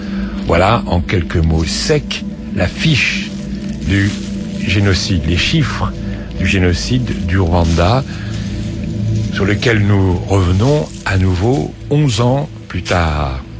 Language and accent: French; France; nous en tant que Français